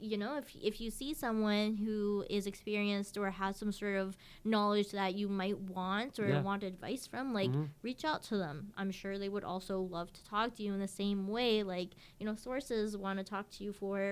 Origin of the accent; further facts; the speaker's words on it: Waterloo, Ontario, Canada; because I'm from Waterloo.